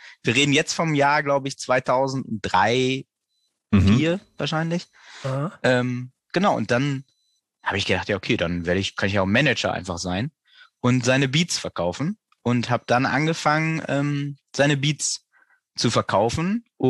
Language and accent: German; North Rhine-Westphalia, Germany; moved away as an adult; now in Hamburg, Germany; Ich fange im Jahr 2000 an, da bin ich nämlich nach Hamburg gekommen. Ich komme eigentlich aus NRW, bin nach Hamburg gekommen, ganz klassisch zum Jurastudium.